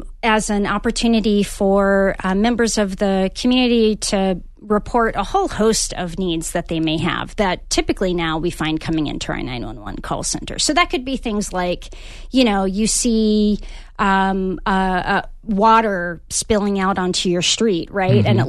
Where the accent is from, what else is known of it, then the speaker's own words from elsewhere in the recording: Baton Rouge, Louisiana, United States; born there; now in Tucson, United States; And I say that as, you know, not an original Tucsonan. I was born in Baton Rouge, but I've lived here for 17 years